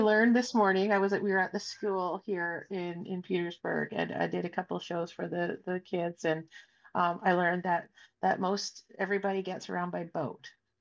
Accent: Yukon, Canada; So it's in the Kluane region of the Yukon. And I'm from Kluane First Nation, and my village is right on the shores of the lake.

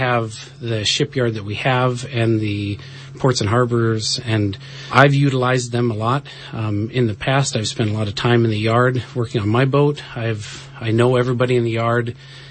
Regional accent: Alaska, United States; Yes, born and raised in Alaska. I grew up on the Kenai Peninsula. I moved to Wrangell, I think, full-time 2013.

